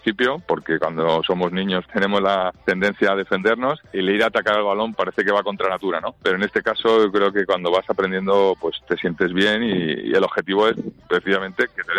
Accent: Madrid, Community of Madrid, Spain; born there; also born or lived in Ciudad Real; now in Guadalajara, Spain; aunque yo nací en Madrid, luego, pues bueno, pues encima las circunstancias laborales, profesionales, me han hecho pasar una cantidad importante de años, 11 años prácticamente en Ciudad Real y bueno, pues ahora ya llevo 4 compartiendo vida en Guadalajara

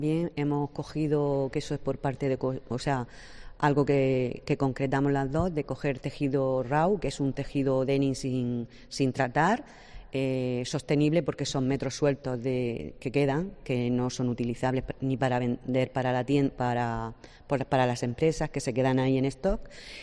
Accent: Las Torres de Cotillas, Region of Murcia, Spain; Yo soy de las Torres de Cotillas.

